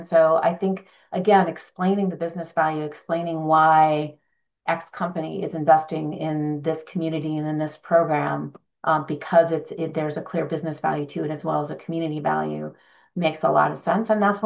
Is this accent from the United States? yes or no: yes; Minneapolis, Minnesota, United States; I'm from Minneapolis, St. Paul, the Twin Cities, but it's home to many Fortune 100 companies.